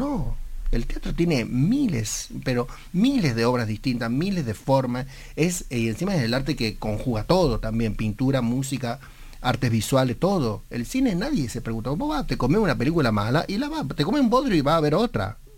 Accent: San Juan, Argentina; soy sanjuanino, he trabajado mucho tiempo en San Juan

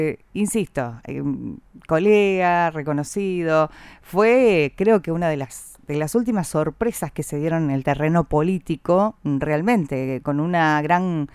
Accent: Rosario, Santa Fe, Argentina; también es verdad que uno ya tiene ganas como rosarino que Rosario cuente con un espacio así

